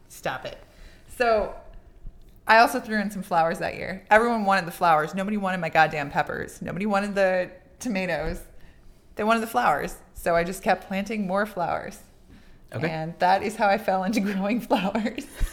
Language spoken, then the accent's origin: English; Wisconsin, United States; So I'm originally from Wisconsin. I of cliche dairy farm. Yep.